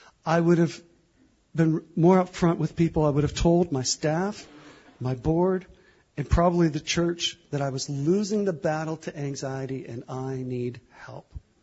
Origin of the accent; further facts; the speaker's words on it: Canada; Did I mention I'm from Canada?